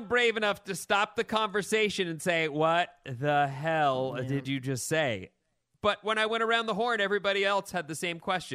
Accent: New Jersey, United States; I grew up in Jersey.

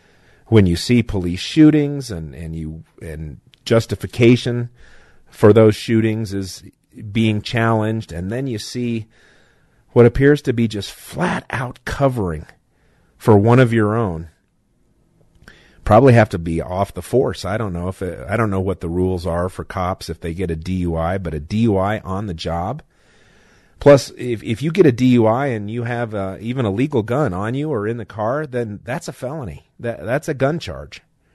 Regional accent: Denver, Colorado, United States; born there; I was born in Denver, but I have fondness for Aurora.

